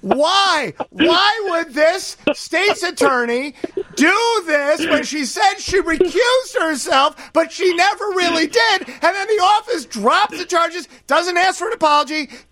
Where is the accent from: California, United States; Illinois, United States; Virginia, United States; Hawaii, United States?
Illinois, United States; Chicago; Except I'm a Chicagoan and I know how this crap works.